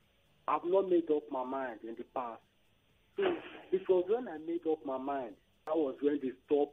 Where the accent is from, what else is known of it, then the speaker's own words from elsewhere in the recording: Badagry, Lagos, Nigeria; from Badagry.